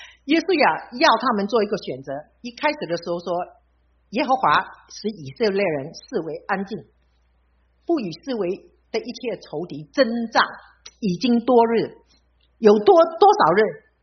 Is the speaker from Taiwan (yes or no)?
no; Fuzhou, Fujian, China; accent: Fuzhou; 我就觉得这个是我们福州话有一句话